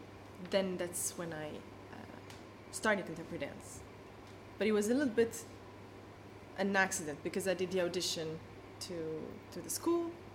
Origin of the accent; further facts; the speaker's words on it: Portugal; English is a second language; now in Brussels, Belgium; I come from Portugal and I live in Belgium, in Brussels.